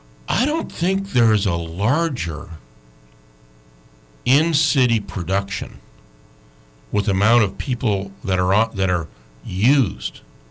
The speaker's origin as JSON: {"language": "English", "town": "Fairbanks", "region": "Alaska", "country": "United States", "tie": "born or raised there", "said": "I grew up in Westgate Subdivision."}